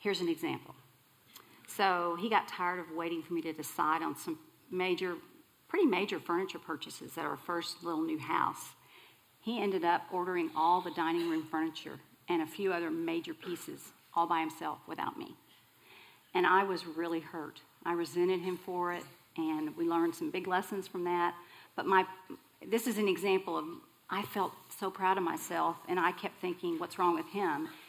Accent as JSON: {"language": "English", "town": "Dallas", "region": "Texas", "country": "United States", "tie": "born or raised there", "said": "I grew up right here in Dallas."}